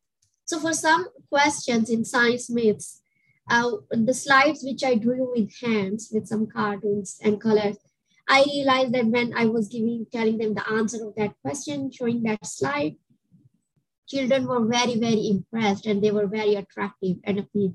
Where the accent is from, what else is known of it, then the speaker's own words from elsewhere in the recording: Pakistan; English is a second language; also born or lived in Germany; I was born in Pakistan. I was born and raised early, my early years, most of the years, like in Pakistan. And then I moved to Germany at some point.